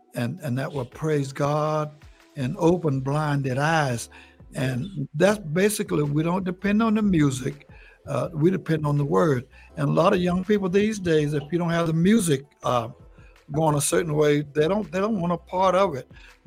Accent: Georgia, United States; now in North Carolina, United States; well, I'm from Georgia. That's where I was born, right out of Atlanta, Georgia.

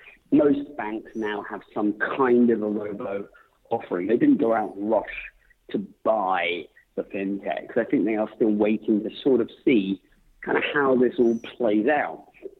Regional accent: United States; accent: British; Despite mm-hmm. my British accent, I'm actually an American, and I spend most of my time in the States

